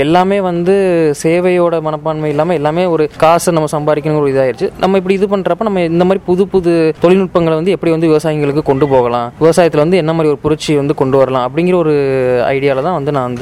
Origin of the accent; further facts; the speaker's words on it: Tiruvadanai, Tamil Nadu, India; என்னுடைய சொந்த ஊர் வந்து ராமநாதபுரம் மாவட்டம் பக்கத்தில் உள்ள திருவாடனைங்கிற ஊர் தான் என்னோட சொந்த ஊர்.